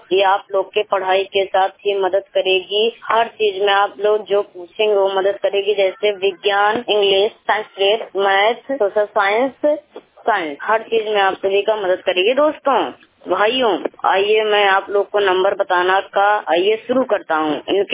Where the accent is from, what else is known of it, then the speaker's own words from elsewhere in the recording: Pratapgarh, Uttar Pradesh, India; मैं उत्तर प्रदेश जिला प्रतापगढ़ का रहने वाला हूँ। मैं 100% ब्लाइंड हूँ।